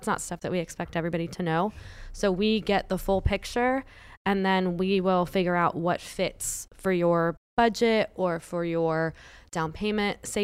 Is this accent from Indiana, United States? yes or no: no; Melbourne, Florida, United States; And I was born and raised in Melbourne, Florida. Grew up here in Satellite Beach and then moved to Melbourne. I still live in Melbourne.